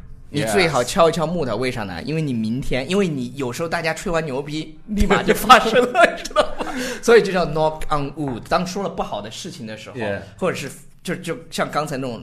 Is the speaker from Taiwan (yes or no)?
no; China; 我们中国人可能就是这样着急嘛